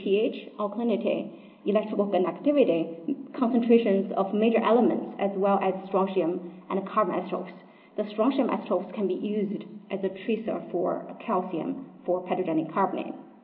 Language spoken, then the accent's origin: English; El Paso, Texas, United States; So I'm from El Paso, Texas. That's the western part of the Texas. We border with New Mexico and Mexico.